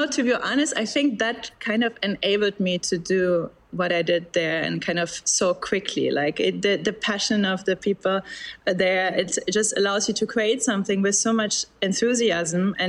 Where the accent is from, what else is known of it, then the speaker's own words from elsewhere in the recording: Berlin, Germany; I'm from Berlin, Germany originally